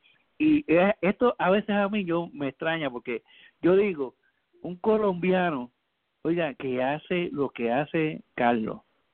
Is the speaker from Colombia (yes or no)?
no; Santurce, San Juan, Puerto Rico; como decimos allá en Santurce, en mi pueblo Santurce.